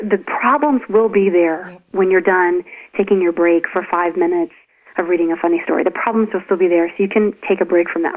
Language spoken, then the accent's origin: English; Appalachia, United States; I'm from Appalachia. I mean, there's a lot of poverty. It's a poverty-stricken area.